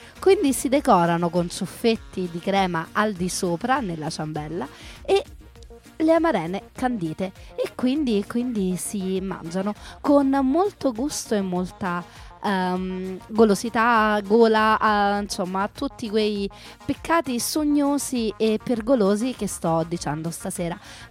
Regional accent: Rome, Lazio, Italy; perché sono romana.

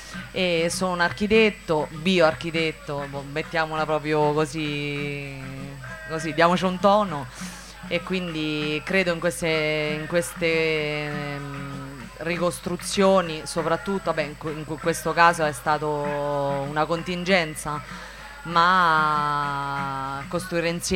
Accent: Rieti, Lazio, Italy

